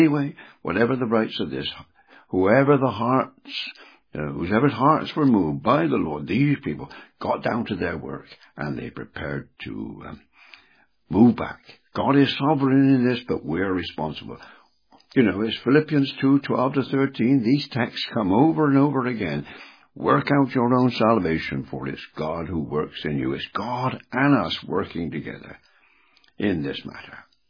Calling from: United Kingdom; I'm speaking from the United Kingdom. I'm almost 80.

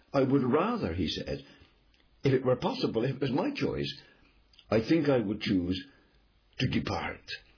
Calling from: United Kingdom; I'm speaking from the United Kingdom

